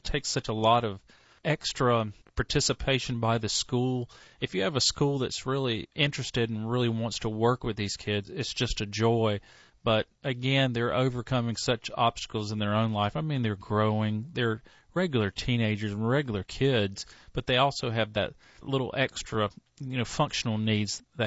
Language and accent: English; Hickory, North Carolina, United States; now in Raleigh, United States; I'm a native North Carolinian. I was born and raised in Hickory, North Carolina. I've been in Raleigh for the past 28 years